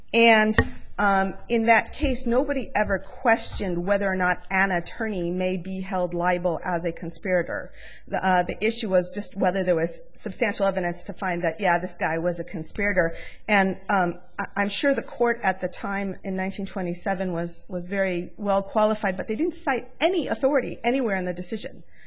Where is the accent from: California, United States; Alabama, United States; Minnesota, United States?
California, United States; I'm from California, but I believe it was.